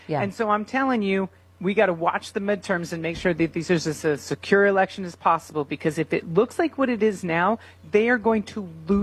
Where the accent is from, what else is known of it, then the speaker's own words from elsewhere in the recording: United States; born there; I love that I was born in the United States. I love that I live here.